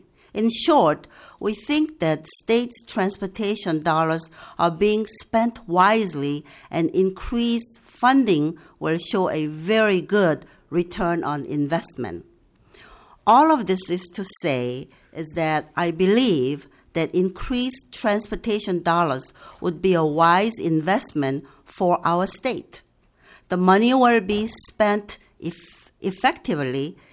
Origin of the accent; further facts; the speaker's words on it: South Korea; I'm originally from South Korea, and South Korea was torn by war in 1950s.